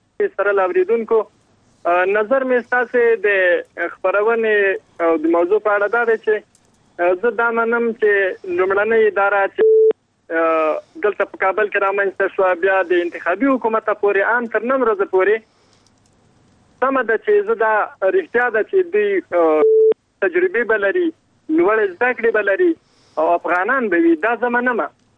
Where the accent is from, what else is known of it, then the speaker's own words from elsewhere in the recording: Afghanistan; ټیک د مونږ په افغانستان کې شې دی خرو د بل ملک دی، مونږ یو بل څه استعمالو خو دا د بل ملک دی.